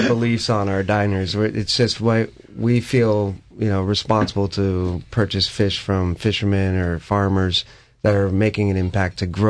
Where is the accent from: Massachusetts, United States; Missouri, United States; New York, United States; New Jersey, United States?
Massachusetts, United States; Scituate; also born or lived in Williamsburg, Virginia; Okay, I grew up in Scituate, Massachusetts, about 30 minutes south